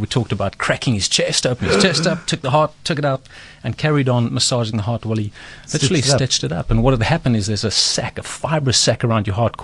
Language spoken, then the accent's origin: English; Pretoria, Gauteng, South Africa; Pretoria.